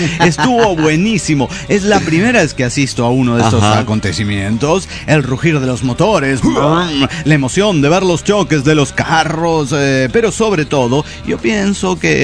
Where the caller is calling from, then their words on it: Tulancingo, Hidalgo, Mexico; de Tulancingo.